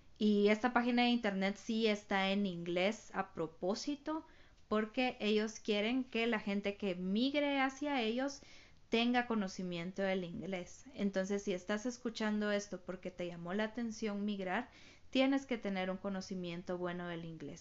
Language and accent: Spanish; Guatemala; nosotros somos guatemaltecos, pues tenemos esa facilidad que podemos pedir una residencia de trabajo al tener un nivel, pues, medio de inglés